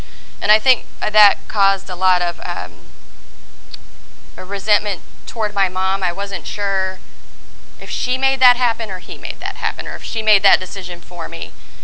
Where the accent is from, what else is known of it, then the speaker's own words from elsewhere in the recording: Sarasota, Florida, United States; born there; I was born in Sarasota, Florida in 1972. My mom was, her and my mom's side of the family, they came to Florida in 1958 from Cuba, like right before Castro took over.